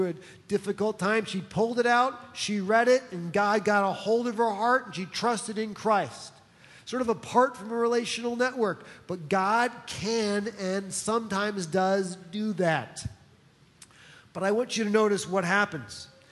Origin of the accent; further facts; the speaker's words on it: New Jersey, United States; I come from New Jersey. I just left my accent there.